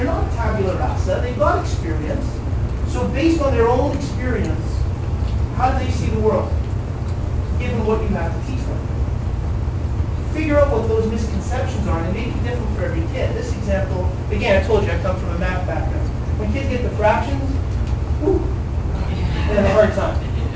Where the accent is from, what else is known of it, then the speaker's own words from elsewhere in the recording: Manitoba, Canada; Now, understand, I'm coming from Manitoba and the prairies. It's really flat.